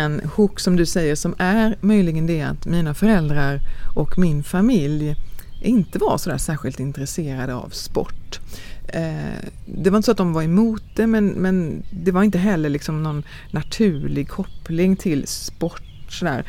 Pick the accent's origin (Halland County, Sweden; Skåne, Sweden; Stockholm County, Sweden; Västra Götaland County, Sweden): Halland County, Sweden; Långås; jag är född i Sverige, utanför Falkenberg, utanför Långås, utanför lastad i Kärret. Och gården heter ju då Kärrets gård.